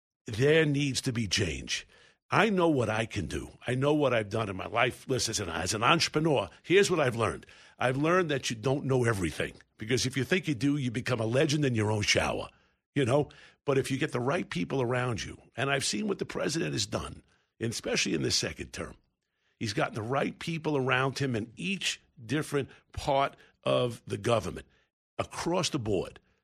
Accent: New York, United States; now in California, United States; It's as much as a community as it was when I grew up in New York. And it's hard sometimes to find a neighborhood, right, in California.

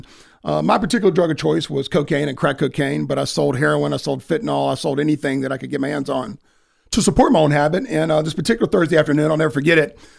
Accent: Raleigh, North Carolina, United States; You know, I grew up down in Raleigh-Durham, and, you know, we were youngest of five.

